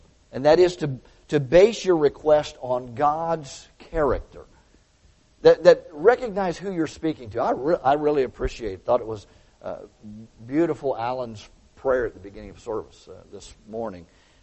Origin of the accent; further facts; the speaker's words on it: Tampa, Florida, United States; I can remember growing up in Tampa